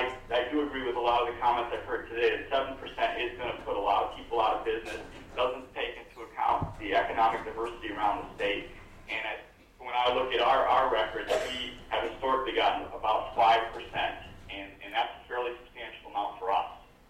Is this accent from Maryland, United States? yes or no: no; Fairbanks, Alaska, United States; I'm from Fairbanks.